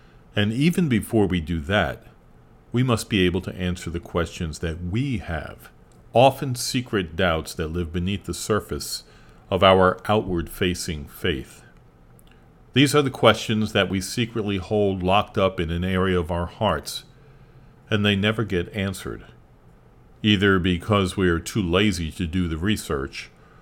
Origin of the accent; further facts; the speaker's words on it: New York, United States; And I'm from New York, originally, so trust is not easily given away.